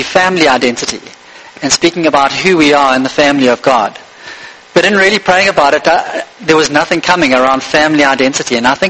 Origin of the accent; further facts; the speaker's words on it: Scotland, United Kingdom; in my case, I'm Scottish